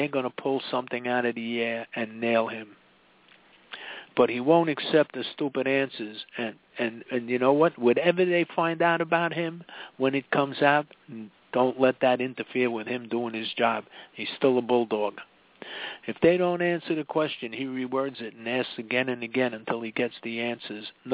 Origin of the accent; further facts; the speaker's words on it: United States; I can say that. I'm an American. I have rights.